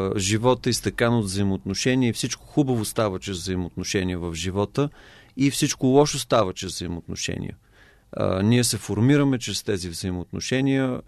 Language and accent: Bulgarian; Smolyan, Smolyan Province, Bulgaria; понеже родом съм от Смолян, в Родопите